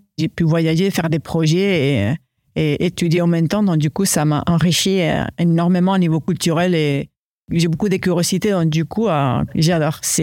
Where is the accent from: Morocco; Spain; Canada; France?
Spain; Madrid, Community of Madrid; moved away as an adult; j'ai 43 ans et je suis née à Madrid, en Espagne. Donc, du coup, j'ai grandi jusqu'à mes 29 ans à Madrid.